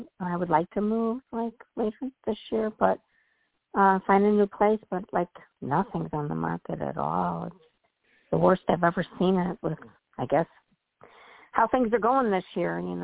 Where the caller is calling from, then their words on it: Illinois, United States; from Illinois.